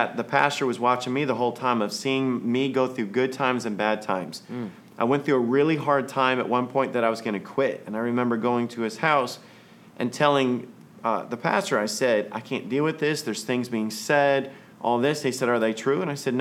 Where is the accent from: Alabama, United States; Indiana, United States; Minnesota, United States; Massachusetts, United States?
Alabama, United States; I called my pastor, my home pastor, Malcolm Carter, that I grew up in Alabama, and he took over my home church.